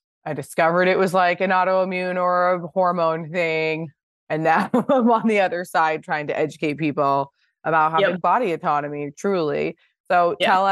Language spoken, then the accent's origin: English; Pasadena, California, United States; I grew up in Pasadena.